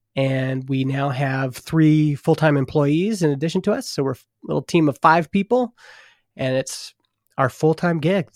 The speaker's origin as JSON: {"language": "English", "region": "Alberta", "country": "Canada", "tie": "born or raised there", "lives_now": "British Columbia, Canada", "said": "I grew up in Alberta, but I grew up in northern Alberta. So we're prairies."}